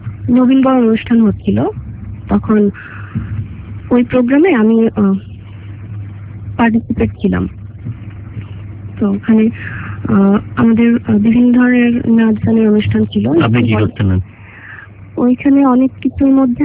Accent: Pabna, Rajshahi Division, Bangladesh; আমার জন্ম হয় পাবনাতে, সেখানে জন্মের কিছুদিন পরে মানে 3 বছর পরে আমার আম্মু মারা যায়। তো আমি ফ্যামিলিতে আমার বোনদের কাছে বড় হয়েছি, বড় পাবনাতে আমরা থাকতাম।

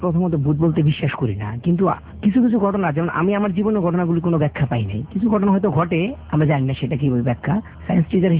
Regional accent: Gazipur, Dhaka Division, Bangladesh; আমি পুবাল গাজীপুর থেকে এসেছি

